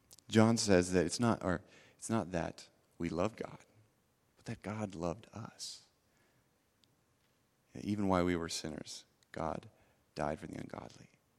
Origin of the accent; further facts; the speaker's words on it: West Coast, United States; I'm from the West Coast. The South is different to me.